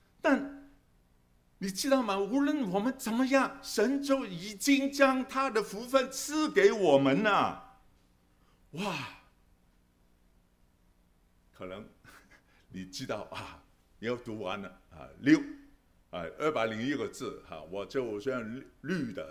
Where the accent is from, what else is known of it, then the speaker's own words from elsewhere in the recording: Guangdong, China; 我们广东人说打波就是打球啊